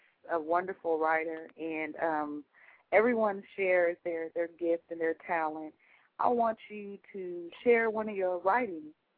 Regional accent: Portland, Oregon, United States; I'm originally from Portland, Oregon. I'm in Maryland right now.

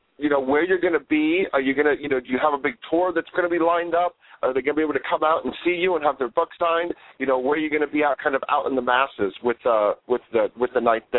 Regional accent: Columbus, Ohio, United States; I'm from Ohio. I grew up in Columbus.

